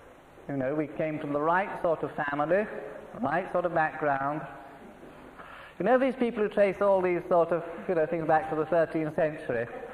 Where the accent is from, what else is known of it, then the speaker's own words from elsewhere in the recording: United Kingdom; There can be pride of race, pride in nationality. I'm British.